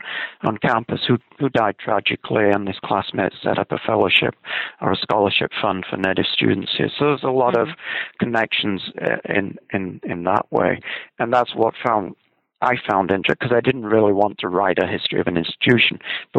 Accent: Scotland, United Kingdom; And I can say this being Scottish

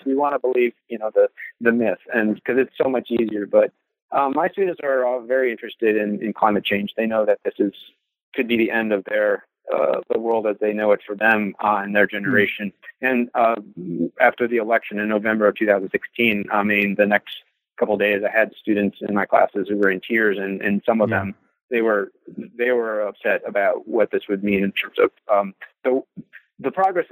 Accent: Kentucky, United States; And so growing up in Kentucky, I had a sense of, how race works in the South.

